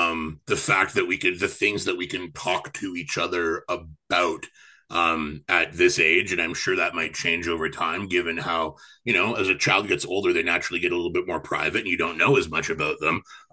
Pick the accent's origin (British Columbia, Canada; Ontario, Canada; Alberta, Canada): British Columbia, Canada; Vancouver; I grew up in Vancouver